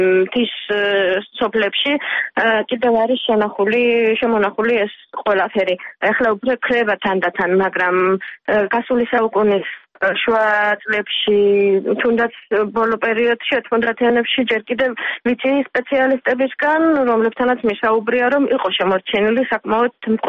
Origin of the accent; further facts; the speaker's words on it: Gori, Shida Kartli, Georgia; გორიდან ვარ წარმოშობით, გორში ცხოვრობ, ოჯახი გორში ცხოვრობ